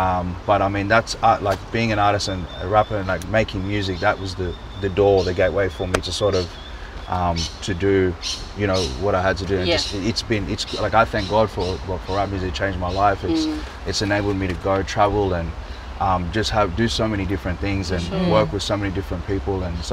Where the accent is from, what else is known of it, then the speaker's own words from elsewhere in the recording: Liverpool, New South Wales, Australia; So my upbringing, I was born here in Australia. Grew up primarily in southwest Sydney in Liverpool. My background, you know, between there and then later on now towards that West Campbelltown. And background, cultural heritage, you know, Nigerian Australian